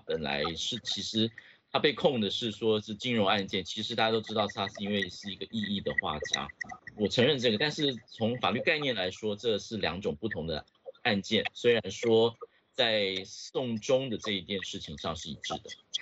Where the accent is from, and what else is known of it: Hong Kong